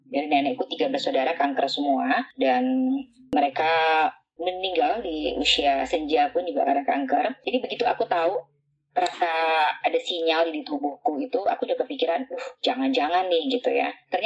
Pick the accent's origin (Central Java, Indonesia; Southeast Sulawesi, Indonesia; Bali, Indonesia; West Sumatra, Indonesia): West Sumatra, Indonesia; Padang; karena saya aslinya dari Padang, Minang.